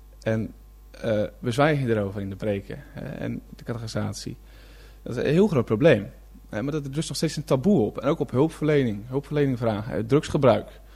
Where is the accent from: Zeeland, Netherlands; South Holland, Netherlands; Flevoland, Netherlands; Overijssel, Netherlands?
Zeeland, Netherlands; geboren Zeeuw. Ik kom uit Zeeland. Plattelandsjongeren dus.